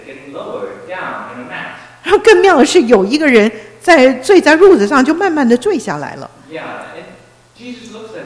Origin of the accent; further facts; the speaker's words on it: Ontario, Canada; also born or lived in Taiwan; 我是在台湾出生的。 我九岁的时候搬到加拿大。在安大略省的南边，靠近多伦多。